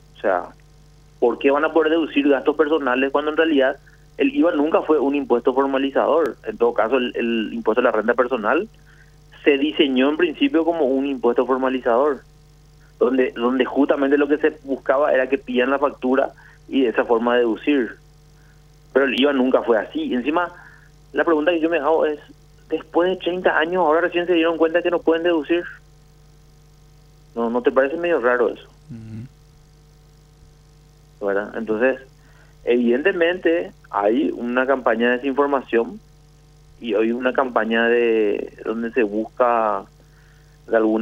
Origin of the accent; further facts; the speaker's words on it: Paraguay; dentro de nuestra naturaleza como paraguayo